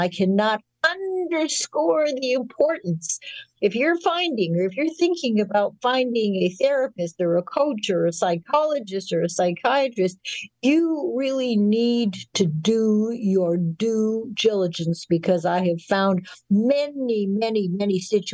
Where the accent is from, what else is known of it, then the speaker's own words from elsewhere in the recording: Winnipeg, Manitoba, Canada; when I was a little girl growing up in Winnipeg